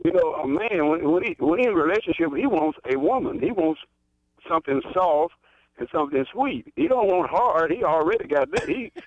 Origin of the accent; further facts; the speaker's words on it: Monroe, Louisiana, United States; from Monroe, Louisiana.